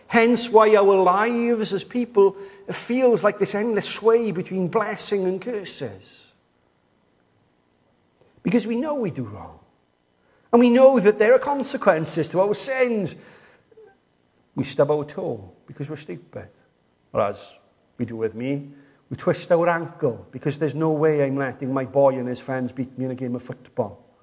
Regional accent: Wales, United Kingdom; Think of anything worse as a Welsh person than having to live somewhere else.

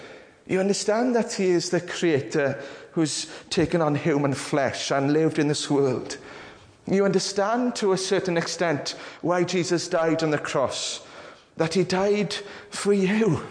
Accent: Ammanford, Wales, United Kingdom; I grew up in Armenford.

